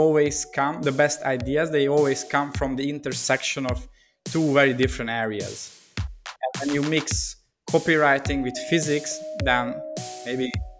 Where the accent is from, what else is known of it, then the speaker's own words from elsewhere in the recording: Budapest, Hungary; English is a second language; So I'm originally from Hungary, Budapest. And during COVID times, I'm here at my home city.